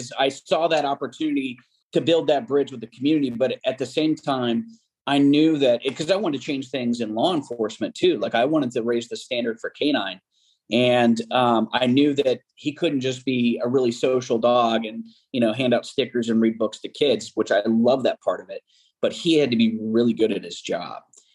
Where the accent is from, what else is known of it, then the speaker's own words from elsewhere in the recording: Mandeville, Louisiana, United States; as I was in Southeastern Louisiana University, close to where I grew up in Mandeville, Louisiana.